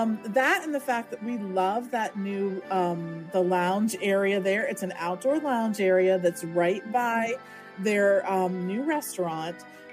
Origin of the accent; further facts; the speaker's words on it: Pennsylvania, United States; So we went, and since we're from Pennsylvania, the temperature outside felt downright balmy to us.